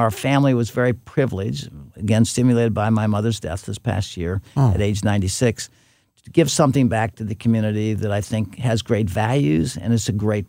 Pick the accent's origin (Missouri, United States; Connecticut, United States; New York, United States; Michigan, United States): Missouri, United States; Ferguson; I was born and raised in Ferguson.